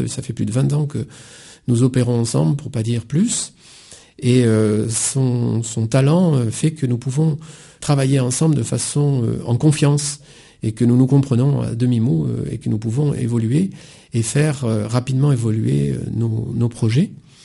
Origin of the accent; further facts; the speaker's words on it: Bordeaux, Nouvelle-Aquitaine, France; also born or lived in Ardèche; puisque je suis bordelais, je me suis installé en Ardèche pour avoir une vraie nature